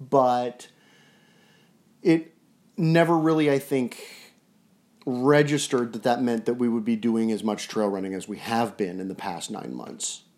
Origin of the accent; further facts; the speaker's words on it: Woodinville, Washington, United States; Yeah, and of course, I grew up here as a child. I was born in Woodinville. I went to school on Bainbridge Island.